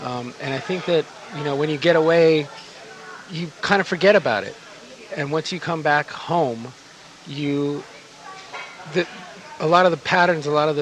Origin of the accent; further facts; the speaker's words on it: Santa Fe, New Mexico, United States; Yeah, I was born and bred in Santa Fe